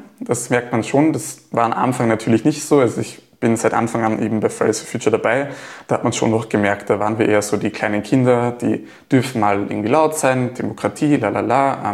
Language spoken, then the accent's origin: German; Gallneukirchen, Upper Austria, Austria; Also ich komme aus Gallnerkirchen, die Mühlkreisautobahn, die A7.